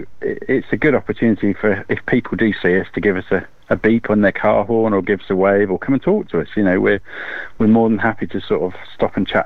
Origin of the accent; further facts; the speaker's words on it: Lee-on-the-Solent, South East England, United Kingdom; I walked from my hometown in Leon the Solent to London